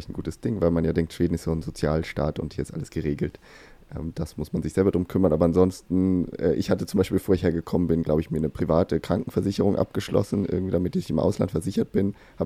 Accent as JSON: {"language": "German", "region": "Thuringia", "country": "Germany", "tie": "born or raised there", "said": "Und in meinem Heimatbundesland in Thüringen hat man irgendwie vor ein paar Jahren eingeführt, dass der Kindertag im September auch ein Feiertag ist."}